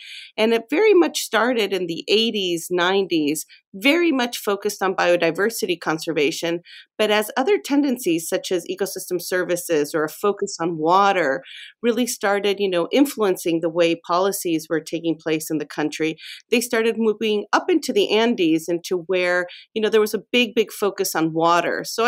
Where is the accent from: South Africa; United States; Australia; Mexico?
Mexico; English is a second language; I grew up in Mexico